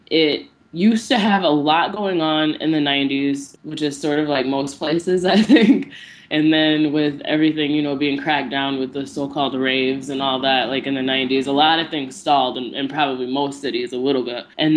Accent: South Haven, Michigan, United States; I was born over on the west side of the state. So I grew up in South Haven.

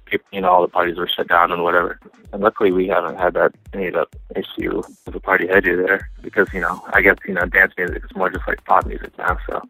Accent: Nebraska, United States; also born or lived in Oklahoma; now in New York, United States; Originally, I grew up in Nebraska and then moved to Oklahoma, spent quite a few years there, and then moved to New York about 2.5 years ago.

